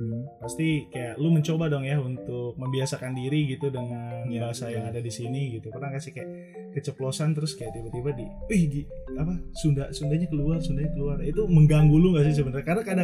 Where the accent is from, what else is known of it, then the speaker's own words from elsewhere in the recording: Jakarta, Indonesia; Gak dari Jakarta, gue juga dari kecil di Jakarta gitu.